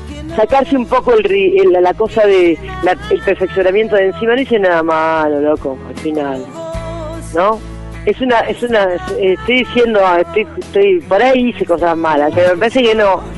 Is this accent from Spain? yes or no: no; Argentina; de Argentina.